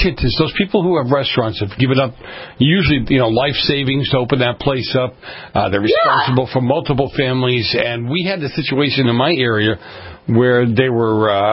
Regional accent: Boston, Massachusetts, United States; I grew up in Boston, the north end of Boston.

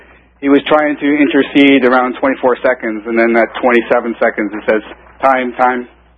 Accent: Canada; I guess as a Canadian, we can't get involved in donating to the Ron Paul campaign.

